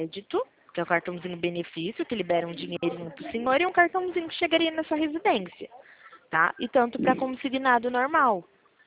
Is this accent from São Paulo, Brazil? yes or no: yes; Limeira, São Paulo, Brazil; eu sou de interior de São Paulo, tá? Daqui de Limeira